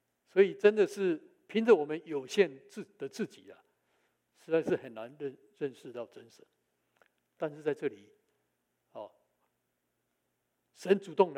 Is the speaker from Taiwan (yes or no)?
yes; Taiwan; 因为我从台湾来的，看到有许许多多的庙